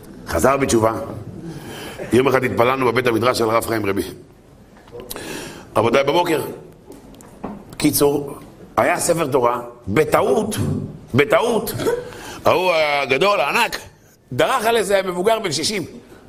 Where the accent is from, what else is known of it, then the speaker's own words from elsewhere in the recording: Holon, Tel Aviv District, Israel; אני גדלתי בחולון, בחולון